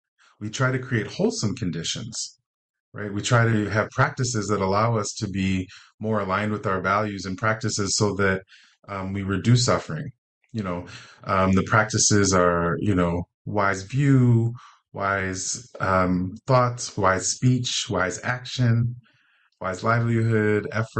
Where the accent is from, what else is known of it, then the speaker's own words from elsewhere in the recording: Chicago, Illinois, United States; And I was from Chicago.